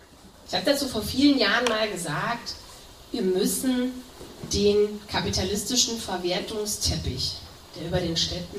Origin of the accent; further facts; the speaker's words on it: East Germany, Germany; Ich komme übrigens aus dem Osten, das möchte ich auch nochmal dazu sagen, das ist ein bisschen eine andere Perspektive, weil meine kapitalistische Erfahrung beginnt 1990. Und ich bin erst 84 geboren